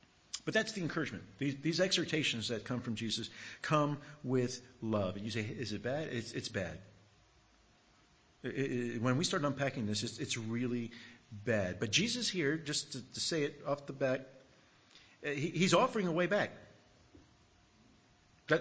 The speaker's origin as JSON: {"language": "English", "country": "United States", "lives_now": "Australia", "said": "It's like tea. I'm an American. First time I ever had a sip of hot tea was when I moved to Australia."}